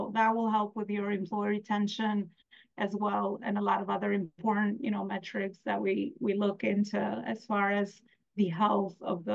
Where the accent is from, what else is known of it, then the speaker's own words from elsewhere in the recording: Albania; now in United States; And yes, I am Albanian American. I've been here 27 years.